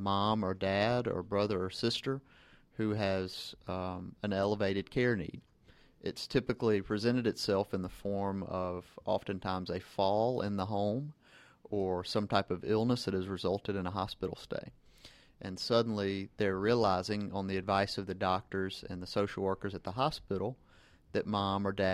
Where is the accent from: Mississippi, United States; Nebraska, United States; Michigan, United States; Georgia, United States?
Georgia, United States; I grew up in Gwinnett County, which is obviously just a little bit north here of Atlanta.